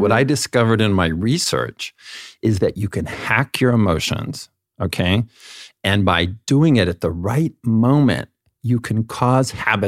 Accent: Fresno, California, United States; I was raised in Fresno, California, the most glamorous part of California, in a Mormon family.

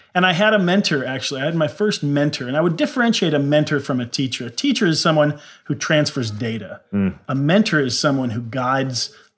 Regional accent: Indiana, United States; now in Sandpoint, United States; I grew up in the 80s in conservative Midwest Indiana.

